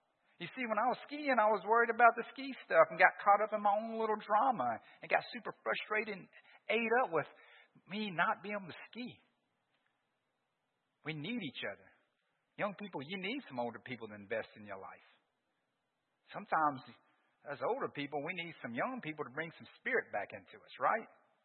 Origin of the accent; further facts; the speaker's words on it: Louisiana, United States; I'm from South Louisiana. Ain't nobody wear skis.